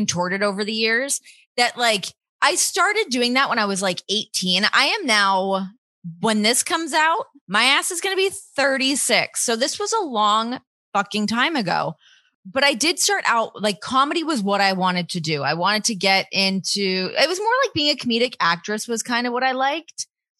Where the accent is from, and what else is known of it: Toronto, Ontario, Canada